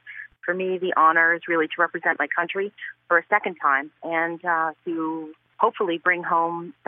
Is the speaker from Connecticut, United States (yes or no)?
no; Marblehead, Massachusetts, United States; I'm from Marblehead, Mass.